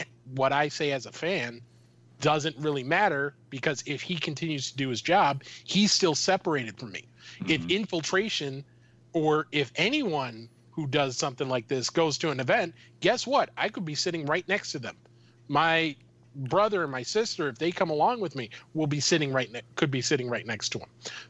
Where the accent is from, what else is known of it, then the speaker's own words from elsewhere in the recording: Minnesota, United States; I'm from Minnesota. I was a Vikings fan. I am still a Vikings fan